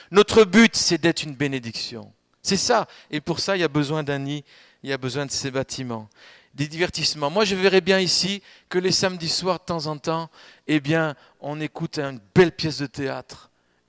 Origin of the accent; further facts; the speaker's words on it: France; on discute, on mange et on boit parce qu'on est français.